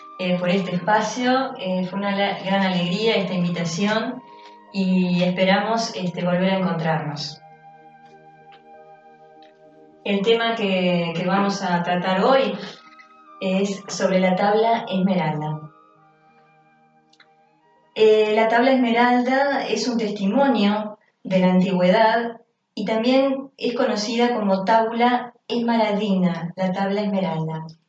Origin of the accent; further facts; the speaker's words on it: Montevideo, Uruguay; Somos de Montevideo, Uruguay, y estamos participando de este encuentro que llamamos Encuentro con la Rosa Cruz.